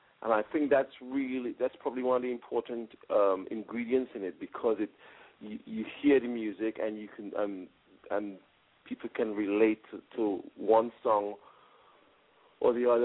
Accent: Trinidad & Tobago; Well, I'm originally from Trinidad, Trinidad Tobago, and I actually before I became a Christian, I was in the Rastafarian movement

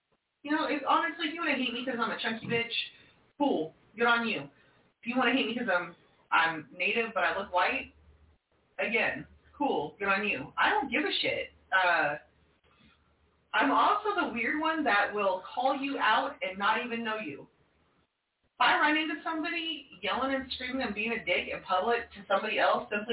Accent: Oklahoma, United States; I'm from Oklahoma.

